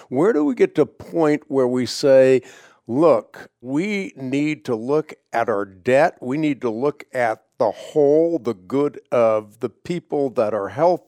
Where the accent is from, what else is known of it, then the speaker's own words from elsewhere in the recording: Netherlands; As I mentioned, I grew up in the Netherlands